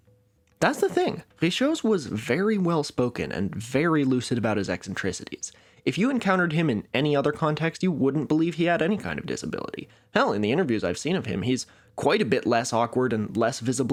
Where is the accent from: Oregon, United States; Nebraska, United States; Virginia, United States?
Oregon, United States; Eugene; smaller than my hometown of Eugene, Oregon